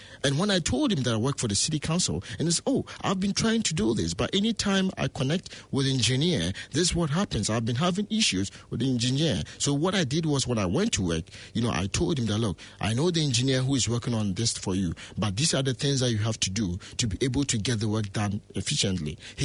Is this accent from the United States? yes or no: no; Ghana; I'm originally from Ghana